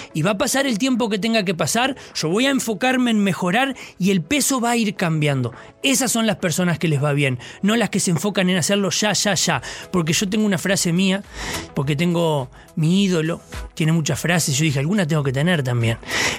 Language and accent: Spanish; Uruguay; no soy uruguayo, soy uruguayo.